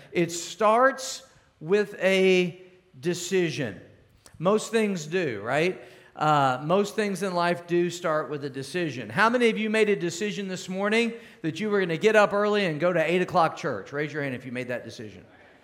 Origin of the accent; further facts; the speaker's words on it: Cape Girardeau, Missouri, United States; flowing here beautifully through my hometown, Cape Girardeau, Missouri, and that's the Mississippi, the mighty Mississippi River.